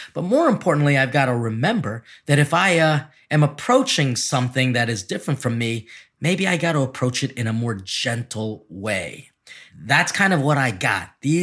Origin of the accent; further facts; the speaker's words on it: Philippines; You know, people might see me as a Filipino, as someone who's always going to be like super shy, more timid